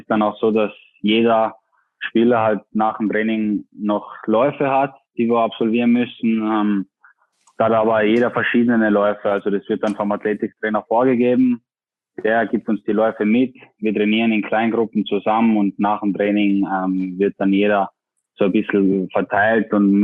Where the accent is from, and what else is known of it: Austria; accent: Austrian